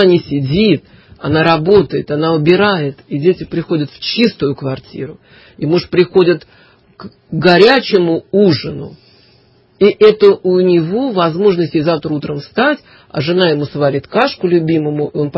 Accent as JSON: {"language": "Russian", "region": "Moscow", "country": "Russia", "tie": "born or raised there", "said": "Вообще я коренная москвичка"}